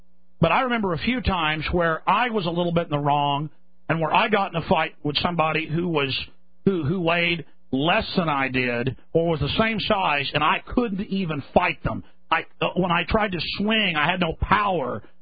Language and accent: English; Dallas, Texas, United States; You know, growing up in Dallas was a lot rougher than Austin.